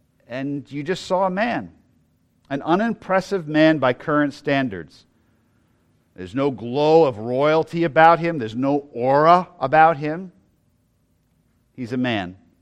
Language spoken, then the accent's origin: English; Loudoun, Virginia, United States; I used to joke that it was a little bit like me telling people I'm from Loudoun.